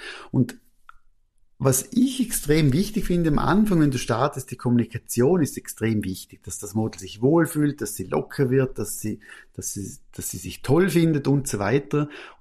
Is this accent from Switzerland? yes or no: no; Austria; ich bin ja Österreicher, so Österreich-Schweizer Slang.